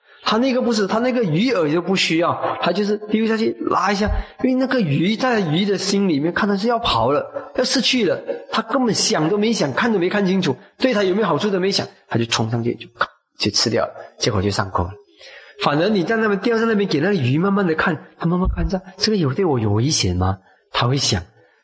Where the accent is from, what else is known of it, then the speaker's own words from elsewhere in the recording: China; 我们中国人最厉害的，最了解的那种什么法啦